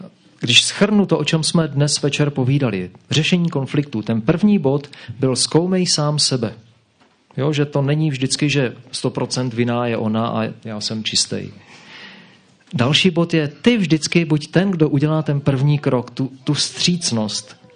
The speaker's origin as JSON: {"language": "Czech", "region": "Moravia", "country": "Czechia", "said": "Já pocházím z Moravy"}